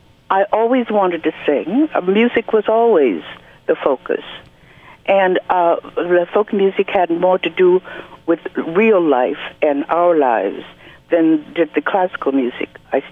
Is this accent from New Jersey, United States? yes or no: no; Los Angeles, California, United States; My sister and I grew up in Los Angeles, and they didn't have any signs, but we knew where we shouldn't go.